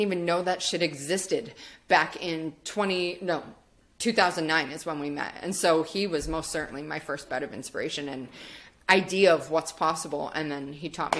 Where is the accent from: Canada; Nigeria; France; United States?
Canada; my husband's Australian, I'm Canadian